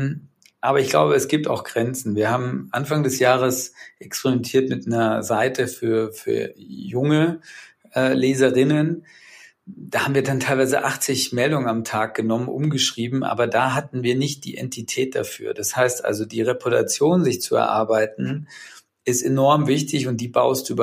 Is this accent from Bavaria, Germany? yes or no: yes; Munich, Bavaria, Germany; wir sind ja Münchner